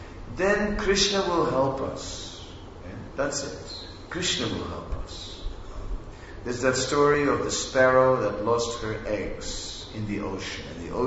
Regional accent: Netherlands; I am from Holland originally, and just now touring Australia a little bit.

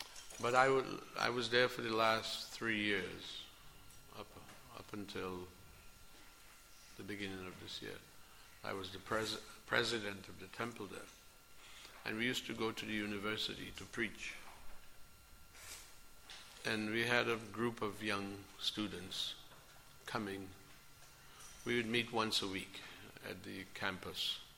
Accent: Trinidad & Tobago; I'm from Trinidad. Trinidad and Tobago is one country but two little islands in the Caribbean.

